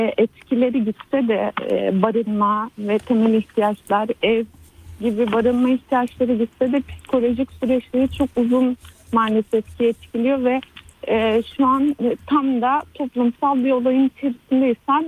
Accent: Şanlıurfa, Turkey; Evet, evet, Urfa'dayım. Depreminde Urfa'daydım. Ben Urfalıyım. Ailemin yanına gelmiştim

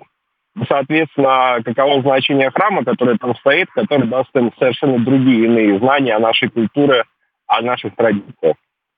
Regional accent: Balashikha, Moscow Oblast, Russia; Мне 34, я из Балашихи.

